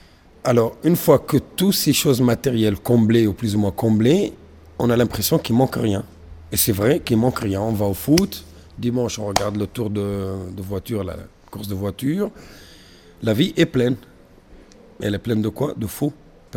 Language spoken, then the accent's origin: French; Tunisia; Parce que je viens de Tunisie. Je reviens il y a 2 semaines. C'est un pays que je connais très bien. J'y suis né, j'ai grandi là-bas. J'y vais régulièrement.